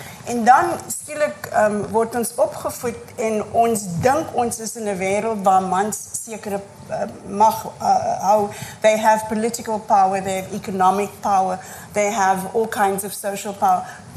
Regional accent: Cape Town, Western Cape, South Africa; waar ek vandaan kom, ek was 'n kind op die Cape Flats

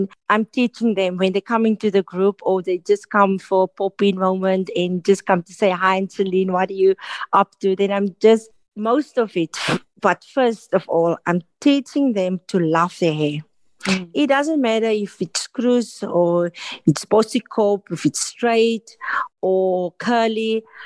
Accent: Citrus Town, Western Cape, South Africa; I'm from a small town in the Western Cape. It's called Citrus Town. Well known for the citrus.

